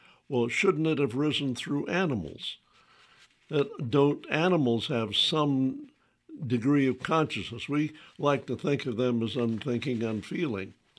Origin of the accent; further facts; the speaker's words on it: the South, United States; but as a Southerner, I'm always alert to racism.